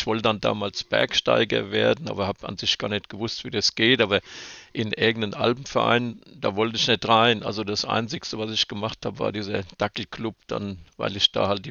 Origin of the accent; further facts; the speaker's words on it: Hanau, Hesse, Germany; born there; Tja, ich bin in Hanau geboren